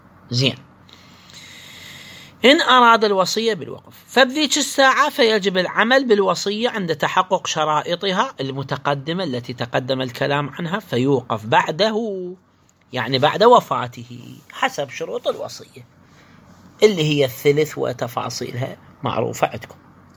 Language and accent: Arabic; Iraq; عندنا بالعراق نذر عيادة